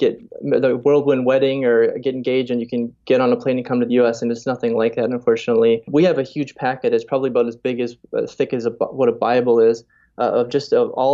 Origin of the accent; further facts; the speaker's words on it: United States; Me as an American, it's difficult for me to go to Iran, and she obviously can't come to the U.S.